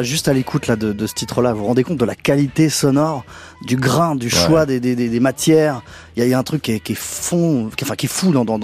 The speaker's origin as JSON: {"language": "French", "town": "Argenteuil", "region": "Île-de-France", "country": "France", "tie": "born there", "said": "Ah, je suis né à Argenteuil."}